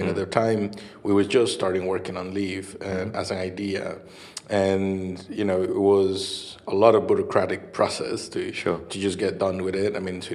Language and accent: English; Costa Rica; now in Newcastle, United Kingdom; back in Costa Rica. We're all, you know, kind of from there. We moved to the UK about 2 years ago. We moved from Costa Rica to Newcastle.